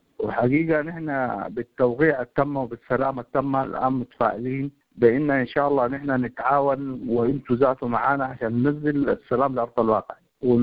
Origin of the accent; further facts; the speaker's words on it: Darfur, Sudan; لكن انا مشاكل دارفور، احنا من دارفور طبعا، مشاكل دارفور ده عميق جدا